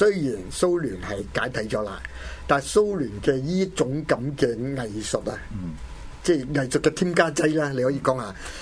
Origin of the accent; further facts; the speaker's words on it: Hong Kong; 尤其是我們香港人看的時候呢就很正